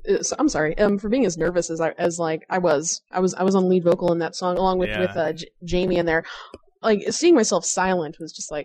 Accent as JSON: {"language": "English", "town": "St. Louis", "region": "Missouri", "country": "United States", "said": "I'm from St. Louis, Missouri, actually."}